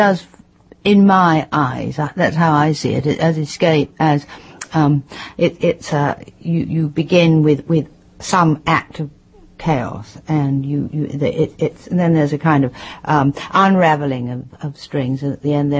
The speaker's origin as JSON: {"language": "English", "region": "London", "country": "United Kingdom", "tie": "born there", "said": "Yes, I was born in London."}